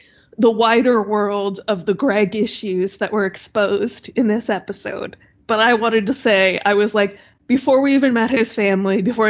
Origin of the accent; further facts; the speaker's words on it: New York, United States; Like, I'm from 45 minutes north of New York City. Like, that's, it's not exactly the same thing. So immediately my alarm bells were ringing because I know about this town.